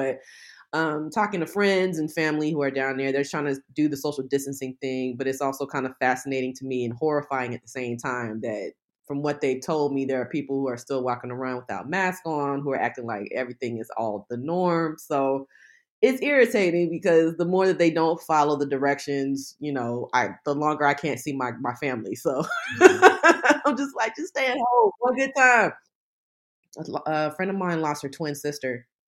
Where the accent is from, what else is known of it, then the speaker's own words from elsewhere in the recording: Albany, Georgia, United States; is such a pivotal part of me growing up in Albany.